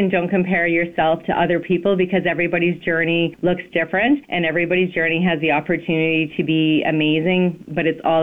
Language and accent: English; Canada; I think growing up in Canada, sort of feel like, oh, it's pretty equal.